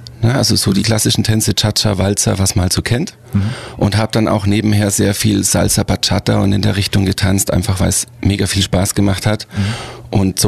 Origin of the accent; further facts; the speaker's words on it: Ingolstadt, Bavaria, Germany; Ich komme ursprünglich aus Ingolstadt